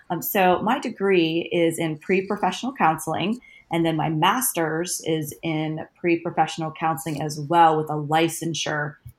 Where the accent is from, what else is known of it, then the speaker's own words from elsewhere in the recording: Saxonburg, Pennsylvania, United States; I grew up in a very small town called Saxonburg. It is just north of Pittsburgh in Pennsylvania.